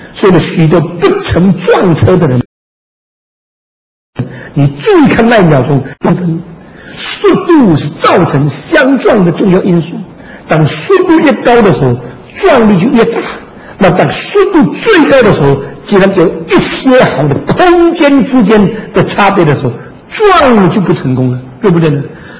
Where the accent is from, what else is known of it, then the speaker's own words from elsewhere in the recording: Xiamen, Fujian, China; moved away; 我在厦门生的。我50年以后离开厦门以后，准准50年，我跑回我的家乡去找到我生的那个房子。